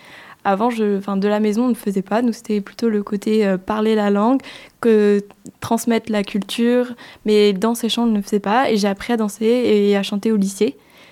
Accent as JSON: {"language": "French", "town": "Tocane-Saint-Apre", "region": "Nouvelle-Aquitaine", "country": "France", "said": "puisque je suis de Tocane et Montagrier."}